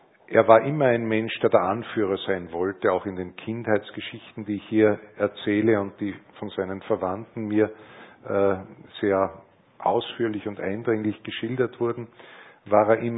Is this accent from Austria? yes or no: yes; St. Pantaleon, Austria; komischerweise in St. Pantaleon, wo ich herkomme